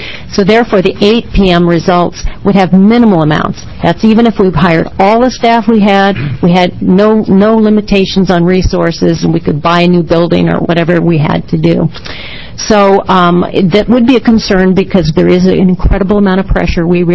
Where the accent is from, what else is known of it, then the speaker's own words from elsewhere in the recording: Oregon, United States; For the record … I'm from Lane County.